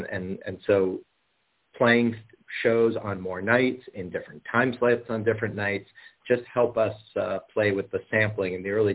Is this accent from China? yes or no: no; Canada; I am Canadian, and so I have a little unfair advantage in that area where I have grown up making television in Canada.